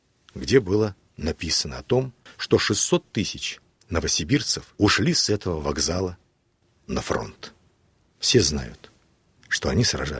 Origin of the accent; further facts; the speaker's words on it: Siberia, Russia; я как сибиряк, конечно, горжусь, что и сибиряки тоже внесли свою лепту